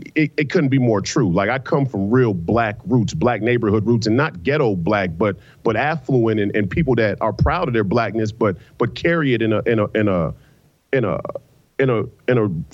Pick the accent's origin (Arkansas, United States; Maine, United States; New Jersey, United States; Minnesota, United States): Minnesota, United States; And I come from the Rondo community.